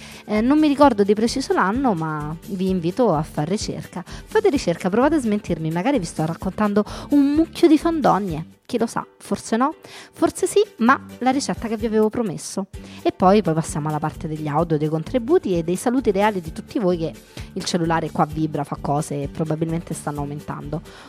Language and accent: Italian; Rome, Lazio, Italy; sono romana e da queste cose si sente